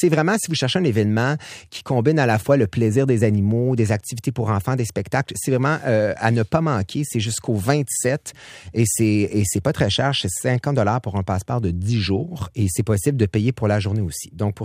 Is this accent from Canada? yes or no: yes; Saint-Jean-sur-Richelieu, Quebec, Canada; Ben, moi, je viens de Saint-Jean-sur-Richelieu et on a des fermiers dans notre famille plus loin.